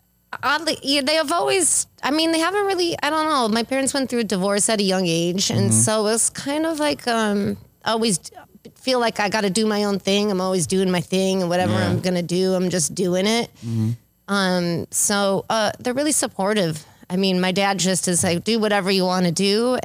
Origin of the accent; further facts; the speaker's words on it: Wisconsin, United States; I'm originally from Wisconsin.